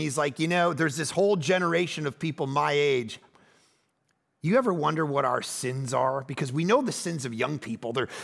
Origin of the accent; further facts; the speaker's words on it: Toronto, Ontario, Canada; And I grew up in Toronto. It's like 300 below zero.